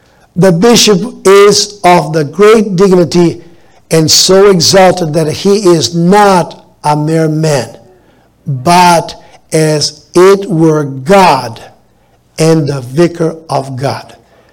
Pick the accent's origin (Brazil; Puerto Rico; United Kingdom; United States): Brazil; I was raised in Brazil. Brazil was at one time 90 to 95% Catholic.